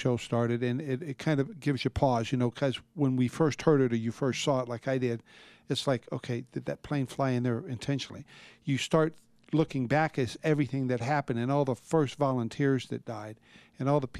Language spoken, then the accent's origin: English; United States; It didn't matter which football team you like or what baseball team you like. I mean, we're from America.